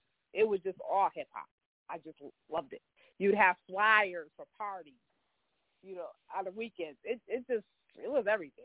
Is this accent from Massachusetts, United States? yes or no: yes; Springfield, Massachusetts, United States; I'm from Springfield, Massachusetts